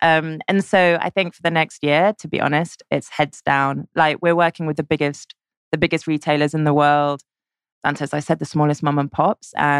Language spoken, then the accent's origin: English; London, United Kingdom; I'm a Londoner born and bred